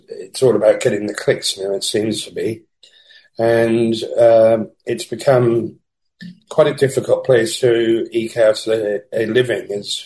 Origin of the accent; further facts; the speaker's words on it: London, United Kingdom; moved away as an adult; now in Valencia, Spain; I'm a freelance journalist. I'm from London. I grew up in London and lived for many years in London. And 6 years ago, I relocated to Valencia in Spain.